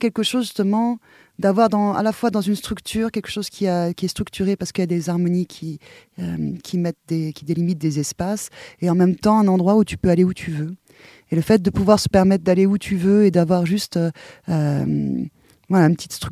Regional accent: Switzerland; moved away as an adult; now in France; moi je viens de Suisse. Je suis partie à Paris il y a maintenant longtemps. Je suis arrivée à Paris en 2008 et je vis dans les environs de Paris maintenant, mais en fait depuis je ne suis pas retournée en Suisse et je suis plutôt dans le 77.

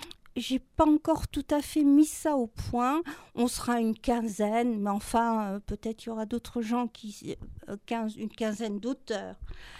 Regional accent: Grand Est, France; moved away; je suis pas du tout d'ici. Je suis une bonne Lorraine, et je suis là comme depuis 40 ans, plus même. Mais ça fait, oui, depuis 1970

